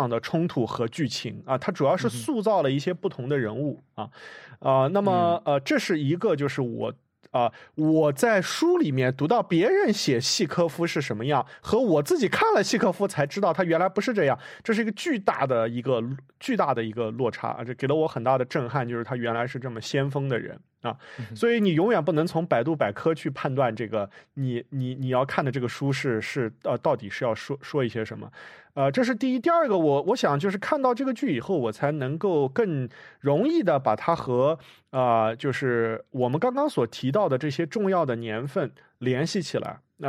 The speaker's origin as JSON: {"language": "Chinese", "country": "China", "tie": "born or raised there", "said": "我想说的就是你如果你是一个像我一样在中国出生长大"}